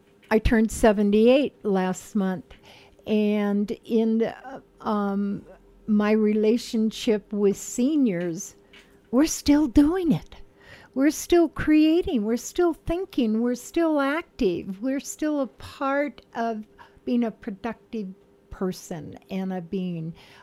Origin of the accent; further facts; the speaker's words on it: California, United States; moved away; I'm from California, been here since 2011. This community, Roaring Fork Valley, this community is active.